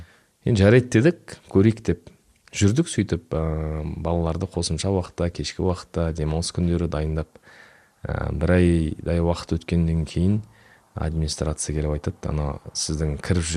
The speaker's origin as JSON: {"language": "Kazakh", "town": "Shalkar", "region": "Aktobe Region", "country": "Kazakhstan", "tie": "born or raised there", "also_born_or_lived": "Astana", "moved": "as an adult", "lives_now": "East Kazakhstan Region, Kazakhstan", "said": "Туып өскен жерім сол Ақтөбе облысы Шалқар қаласы. Кейін Ақтөбеде мектепке барып, мектеп бітіріп Астанаға университетке түстік. 2006-дан 2022-ге дейін өміріміз Астанада өтті."}